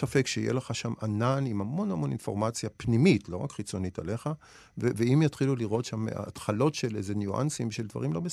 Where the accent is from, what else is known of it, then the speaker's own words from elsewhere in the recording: Nof Yam, Tel Aviv District, Israel; אז נגיד, אני גדלתי בנוף ים